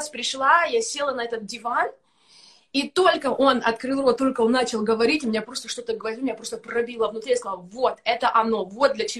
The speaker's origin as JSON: {"language": "Russian", "town": "Kramatorsk", "region": "Donetsk Oblast", "country": "Ukraine", "said": "когда еще будучи на Украине, я сама из Донецкой области, город Краматорск."}